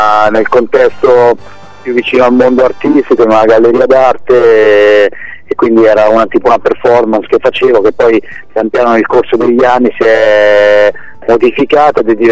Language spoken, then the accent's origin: Italian; Senigallia, Marche, Italy; E poi comunque io sono di Senigallia